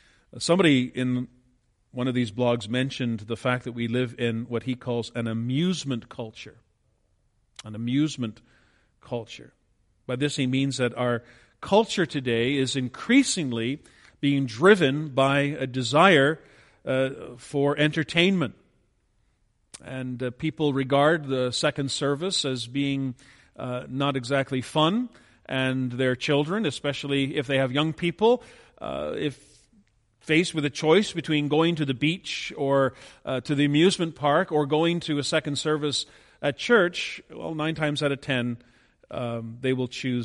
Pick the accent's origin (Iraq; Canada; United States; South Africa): Canada; Ontario; I remember growing up in Ontario, almost everything was closed on Sunday.